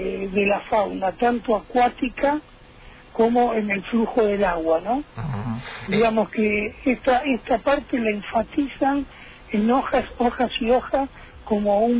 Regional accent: Misiones, Argentina; como argentinos, como misioneros

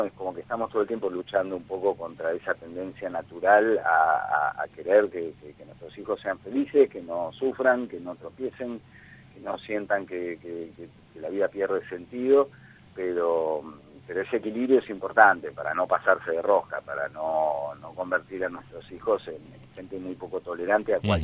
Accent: Argentina

